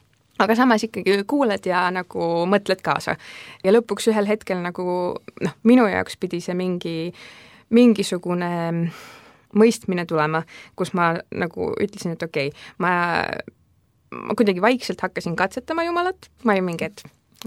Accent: Kadrina, Lääne-Viru County, Estonia; ma olen pärit Kadrinast, mis on väike kohake Rakvere kandis lähedal ja käisin Kadrina koolis

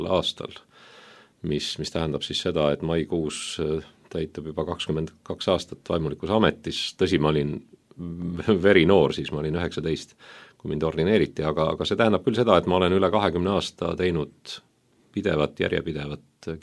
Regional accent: Saue, Harju County, Estonia; Ma olen Sauelt pärit ja minule lähim kirik tol ajal oli Keila kirik

